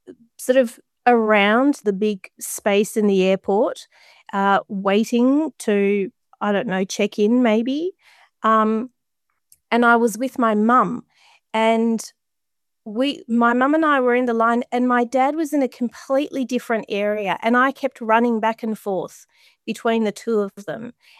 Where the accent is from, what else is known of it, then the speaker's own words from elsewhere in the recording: Abadan, Khuzestan, Iran; So I was born in Abadan, but I really have no memories of that place whatsoever, because I was one when the war with Iraq broke out.